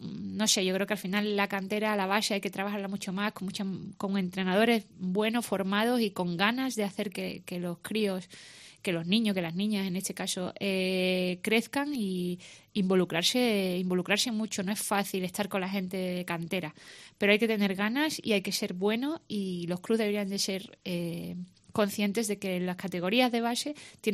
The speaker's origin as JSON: {"language": "Spanish", "town": "Cádiz", "region": "Andalusia", "country": "Spain", "said": "somos de Cádiz."}